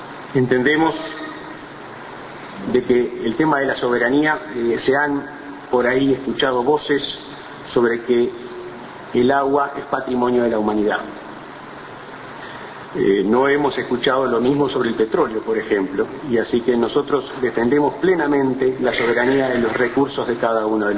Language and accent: Spanish; Uruguay